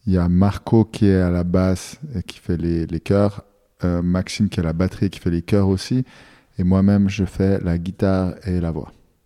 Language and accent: French; Fribourg, Switzerland; C'est important pour nous de jouer ici parce que c'est pas loin de chez nous. En fait, on vient de Fribourg en Suisse.